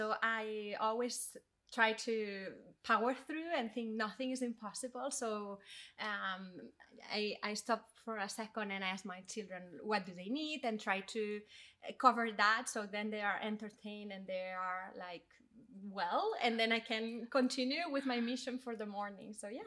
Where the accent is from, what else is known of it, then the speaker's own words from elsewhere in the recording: Spain; English is a second language; moved away; I grew up in Spain and I started working at 14, was working, studying